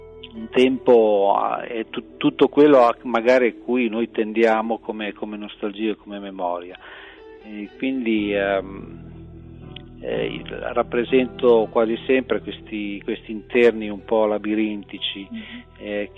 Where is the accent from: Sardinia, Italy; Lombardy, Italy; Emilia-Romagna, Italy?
Emilia-Romagna, Italy; Io sono nato in campagna, proprio qui nel territorio, in mezzo alla campagna romagnola, quindi sono un romagnolo puro sangue.